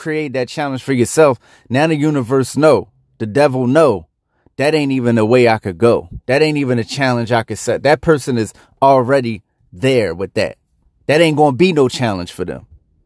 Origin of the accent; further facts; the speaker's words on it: Philadelphia, Pennsylvania, United States; I'm from Philly, bro.